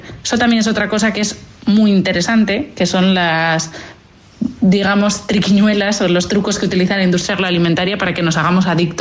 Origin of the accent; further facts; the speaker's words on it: Asturias, Spain; Yo soy asturiana, y en Asturias se tiende a sobrecargar a los niños con una ingesta calórica grande